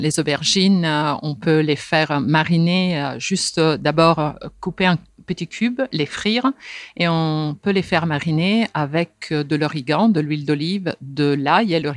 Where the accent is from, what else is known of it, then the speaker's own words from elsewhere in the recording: Italy; chez nous en Italie